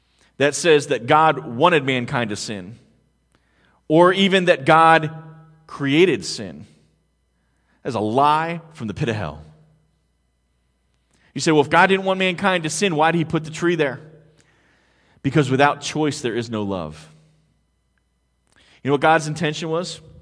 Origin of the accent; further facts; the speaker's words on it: Pennsylvania, United States; I grew up in Pennsylvania. I grew up about an hour outside of Philadelphia, and so I'm a huge Philadelphia sports fan.